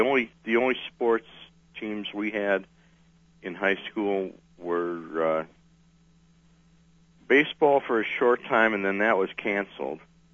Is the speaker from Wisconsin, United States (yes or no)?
no; Chicago, Illinois, United States; The friends that I associated with, there were five of us that always were together.